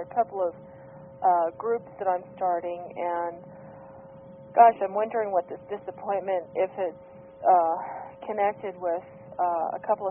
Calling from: Phoenix, Arizona, United States; calling from Phoenix.

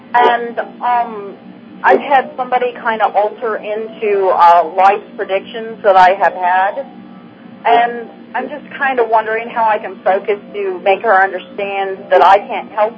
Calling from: San Gabriel, California, United States; I'm calling from San Gabriel, California

